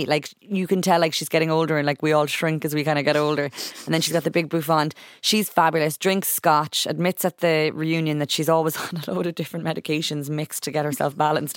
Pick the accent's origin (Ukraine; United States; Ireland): Ireland; now as an Irish person, I think this resonates a bit. Like, if you've lived in Ireland, you'll be like, oh my God.